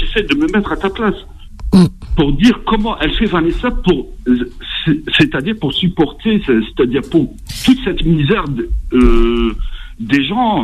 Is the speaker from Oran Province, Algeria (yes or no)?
yes; Oran, Oran Province, Algeria; parce que moi, je suis d'Oran, la campagne, Arabia d'Oran.